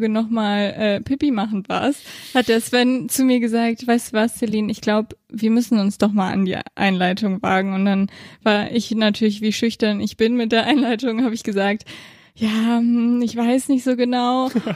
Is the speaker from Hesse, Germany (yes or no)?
no; Wuppertal, North Rhine-Westphalia, Germany; Warum? Wir kommen doch aus Wuppertal.